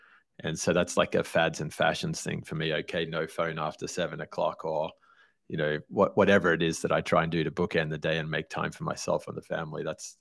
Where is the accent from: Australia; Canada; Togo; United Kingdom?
Australia; Queensland; whether it's Queensland, my hometown, or Southern California